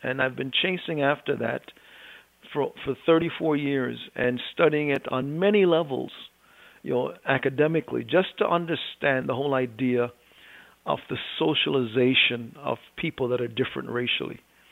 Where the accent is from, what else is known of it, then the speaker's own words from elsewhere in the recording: Jamaica; born there; because I was born in Jamaica and it was colonized by the British